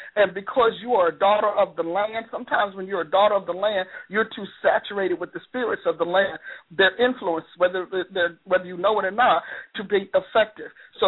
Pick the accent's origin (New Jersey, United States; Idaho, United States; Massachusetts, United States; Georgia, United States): New Jersey, United States; See, I'm from New Jersey, upstate, but I'm still from New Jersey.